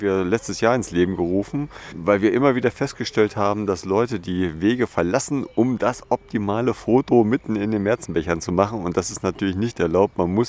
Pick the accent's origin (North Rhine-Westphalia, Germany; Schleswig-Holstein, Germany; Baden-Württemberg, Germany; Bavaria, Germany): North Rhine-Westphalia, Germany; now in Hameln, Germany; ich komme ja aus Nordrhein-Westfalen